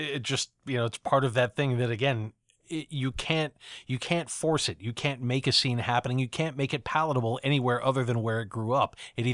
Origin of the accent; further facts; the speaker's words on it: Buffalo, New York, United States; in the last year that I lived in my hometown, where I had moved back to, the last year that I lived in Buffalo was 1988.